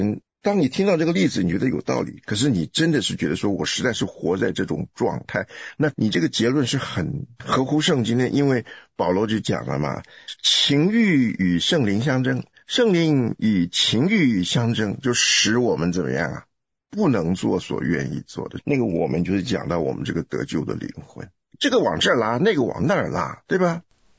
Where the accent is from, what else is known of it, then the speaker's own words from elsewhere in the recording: China; 因为我们中国人是没有文法的一个民族